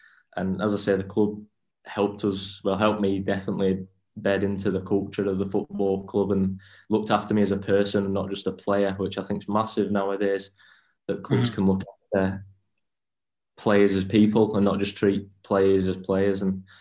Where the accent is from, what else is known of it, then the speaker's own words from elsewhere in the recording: Accrington, North West England, United Kingdom; So what it was, I'm originally from Accrington.